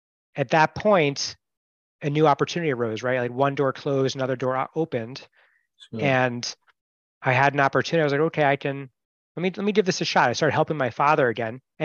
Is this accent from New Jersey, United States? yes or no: yes; Westfield, New Jersey, United States; also born or lived in New York; Well, I grew up in Westfield, New Jersey. I was born in New York.